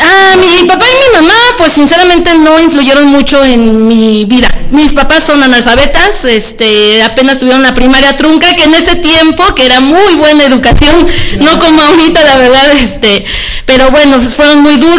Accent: Mexico City, Mexico; born there; Yo nací en la Ciudad de México.

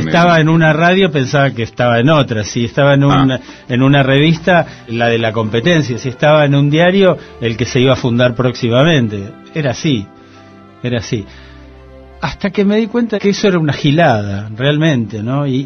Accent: Argentina; soy argentino y soy periodista.

